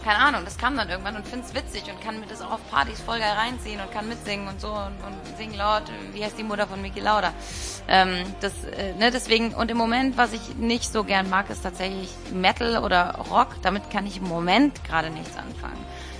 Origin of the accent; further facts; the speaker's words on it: Ecuador; also born or lived in Portugal; meine Mutter ist ja Argentinierin, ich bin Ecuadorianerin, wir haben mit Brasilien nichts am Hut. Wir sind halt ich bin in Portugal aufgewachsen zum Teil